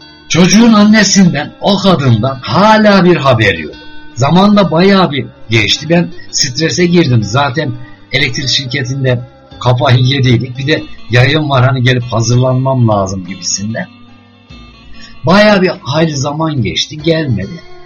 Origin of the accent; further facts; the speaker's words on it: Çankırı Province, Turkey; benim aslım Çankırı, hem Çankırı Çingene inadı var, annesi Trabzonlu, hem Laz inadı var, Trabzon inadı var.